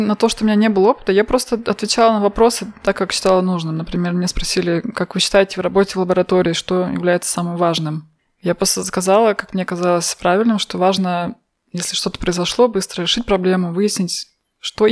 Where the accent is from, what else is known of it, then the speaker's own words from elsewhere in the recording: Novosibirsk, Novosibirsk Oblast, Russia; now in Innsbruck, Austria; Потому что я из Новосибирска, это все-таки еще большой город.